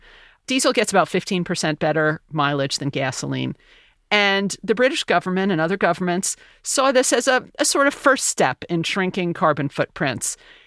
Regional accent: United States; And that sort of surprised me as an American

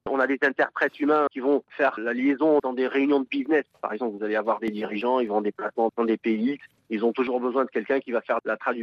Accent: Morocco; now in Poland; moi qui suis franco-polonais, j'ai grandi au Maroc. J'ai une maman polonaise, mais je ne parlais pas un mot de polonais. Quand je suis venu en Pologne faire mes études, j'ai dû apprendre tout sur le tas

